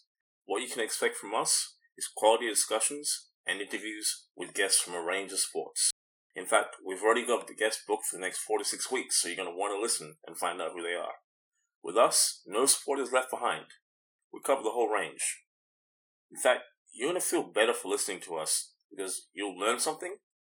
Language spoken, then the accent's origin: English; Australia; now in North America; I was born and raised in Australia, where I spent most of my life. Nowadays I'm in North America